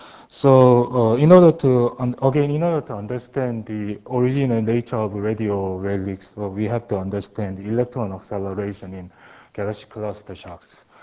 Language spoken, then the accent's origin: English; South Korea; from South Korea, UNIST